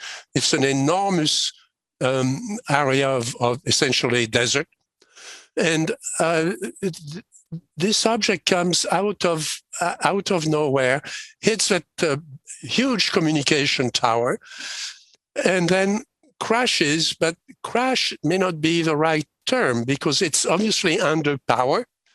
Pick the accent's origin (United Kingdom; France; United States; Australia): France; And as you know, I was born in France. I remember World War II. I was born at the beginning of World War II. And the town where I grew up was bombed 17 times because it was a key strategic place on the road to Normandy